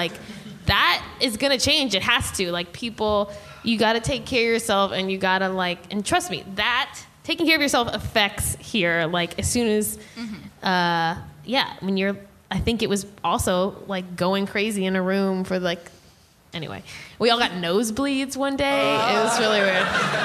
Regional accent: Texas, United States; now in Los Angeles, United States; I'm from Texas, too, and it's like... There's a lack of people there, you know, it's nothing like Texas out here.

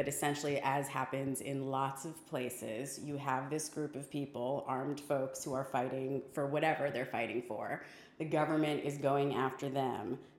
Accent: Connecticut, United States; I was raised in Connecticut. The exotic land of Connecticut.

